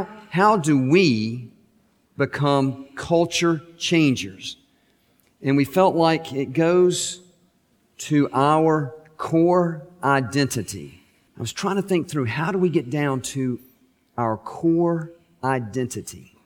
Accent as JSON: {"language": "English", "country": "United States", "said": "I'm an American before I'm a white person."}